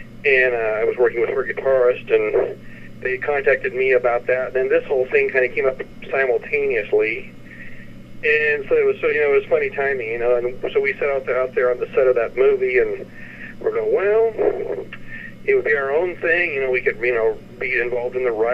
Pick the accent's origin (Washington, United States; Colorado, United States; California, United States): Colorado, United States; Montrose; now in Nashville, United States; I was raised in Colorado, sort of southwestern Telluride, basically. And Montrose is a small town near there, and that's where I went